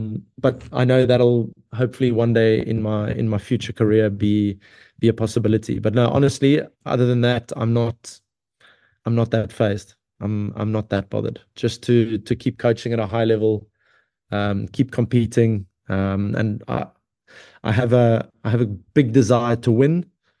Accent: South Africa; Me as a South African, I'd love to see the Shark Tank or not Newlands anymore, but Cape Town Stadium full

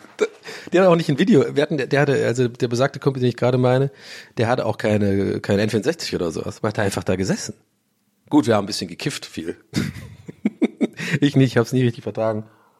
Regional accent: Ireland; so eine Nagene Wodka, sagt man bei uns in Irland. Das ist jetzt sehr spezifisch, das werden echt nur Iren kennen.

